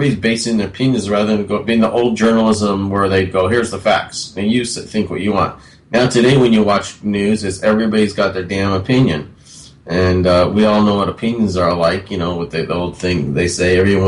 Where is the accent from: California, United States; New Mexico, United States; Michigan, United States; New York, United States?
California, United States; I grew up and lived in California all my life.